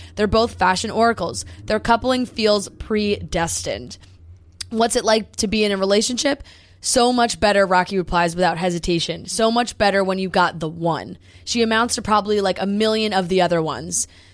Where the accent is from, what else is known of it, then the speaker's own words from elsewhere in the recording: England, United Kingdom; oh God, we're English.